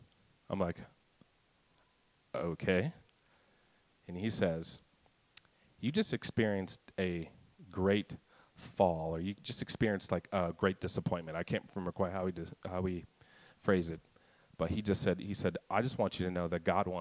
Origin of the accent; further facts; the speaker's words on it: Kansas, United States; I'm from Kansas. I live in Kansas City.